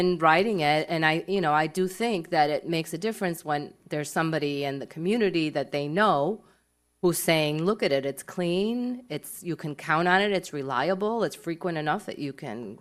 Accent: Chicago, Illinois, United States; So I just will offer that I grew up in Chicago and that I didn't need a car for 18 years living there.

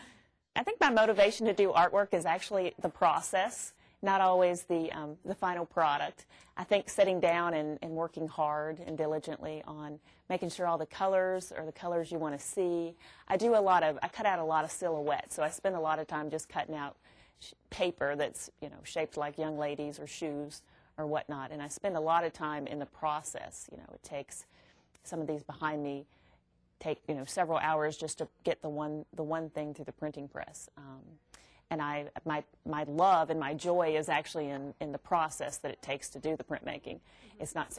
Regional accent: the South, United States; I grew up in the South, and it was when you were a little girl, you had to wear tights

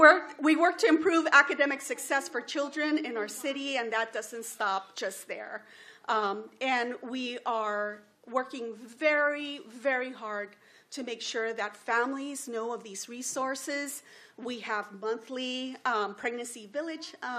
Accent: San Francisco, California, United States; growing up in San Francisco, this is one of the things that has always made my heart stay here.

